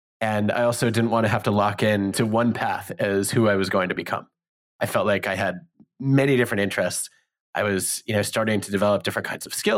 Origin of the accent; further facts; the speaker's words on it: Detroit, Michigan, United States; I grew up in the Detroit suburbs